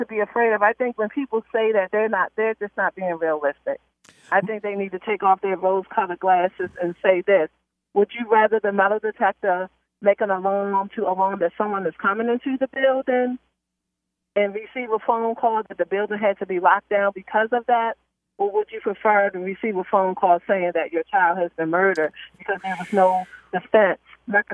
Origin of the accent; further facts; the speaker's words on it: Baltimore, Maryland, United States; You know, I grew up in Baltimore City, and it was just kind of weird.